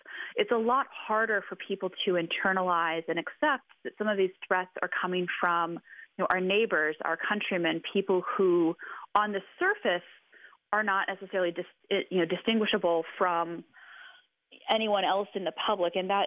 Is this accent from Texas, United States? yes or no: no; Dayton, Ohio, United States; I'm actually from Dayton, Ohio, and have, you know, spent time in the Oregon district where there was another mass shooting this past weekend.